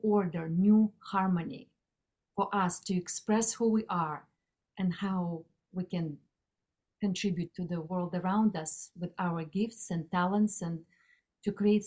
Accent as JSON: {"language": "English", "region": "Moscow", "country": "Russia", "tie": "born or raised there", "second_language": "English", "moved": "yes", "lives_now": "United States", "said": "I was born and raised in Moscow, Russia. I moved to United States about 30 years ago, almost 30 years ago. I didn't speak any English like whatsoever, so just knew a few words."}